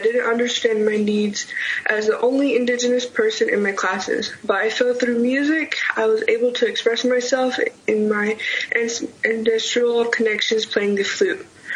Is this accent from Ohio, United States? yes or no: no; Portland, Oregon, United States; now in Rapid City, United States; I grew up in Portland, Oregon, where I lived from first grade through eighth grade.